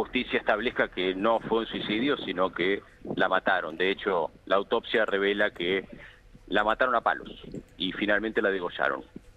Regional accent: Buenos Aires, Argentina; la ciudad de Buenos Aires, de donde soy yo

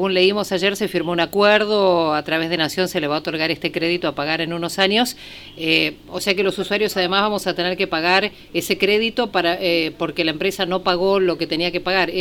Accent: Argentina; ¿Cómo somos los argentinos?

